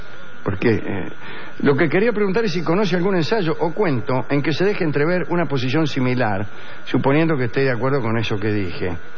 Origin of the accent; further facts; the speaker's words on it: Ituzaingó, Buenos Aires Province, Argentina; now in Neuquén, Argentina; Soy de Ituzaingó, pero vivo en Neuquén, capital.